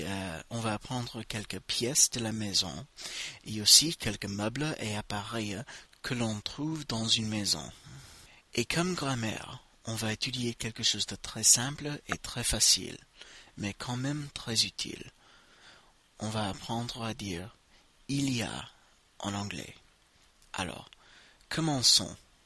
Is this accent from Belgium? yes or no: no; United States; French is a second language; c'est moi qui réalise le podcast. Je suis américain